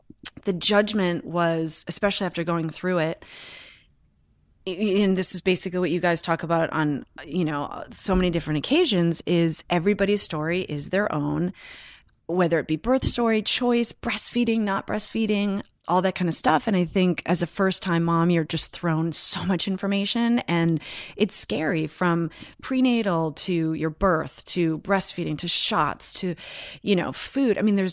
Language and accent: English; East Coast, United States; although out here, and I'm from the East Coast, and my girlfriends that I still talk to at home